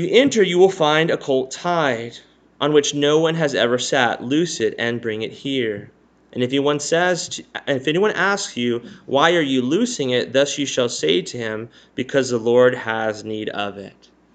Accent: Texas, United States; Now, it's hard for me as a Texan to read this

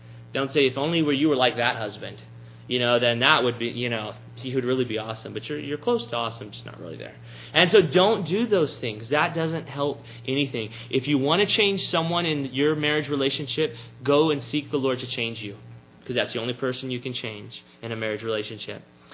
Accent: Texas, United States; Well, I grew up in South Texas.

